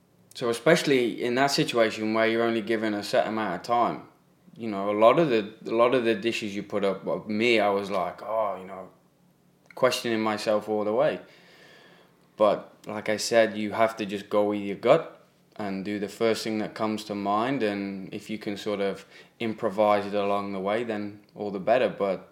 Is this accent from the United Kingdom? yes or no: yes; England, United Kingdom; I think the fact that I'm English